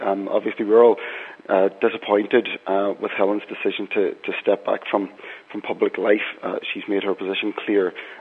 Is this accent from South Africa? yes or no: no; Letterkenny, Ulster, Ireland; now in Derry, United Kingdom; the fact that I'm from Letterkenny, but I now live in Derry